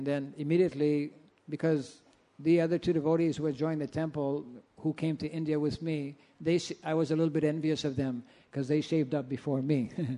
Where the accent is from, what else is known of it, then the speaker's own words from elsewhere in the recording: Ontario, Canada; So when I left the temple to go to my hometown, that was in Northern Ontario